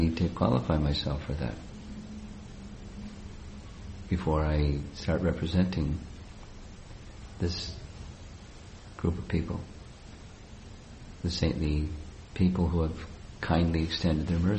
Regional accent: United States; I grew up in America, and because I grew up in America, you know, I was, you know, all the media things that the people that grow up in America are exposed

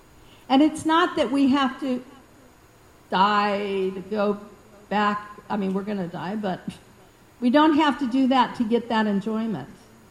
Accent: Missouri, United States; When I was growing up in Missouri, I never even saw an Indian person.

